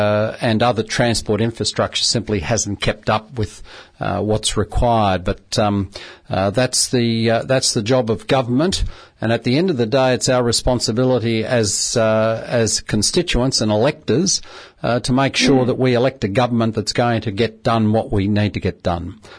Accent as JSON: {"language": "English", "town": "Burleigh Heads", "region": "Queensland", "country": "Australia", "tie": "born or raised there", "said": "I mean, I was born and bred in Burleigh Heads, so my earliest recollections of Burleigh are around about the 1960s."}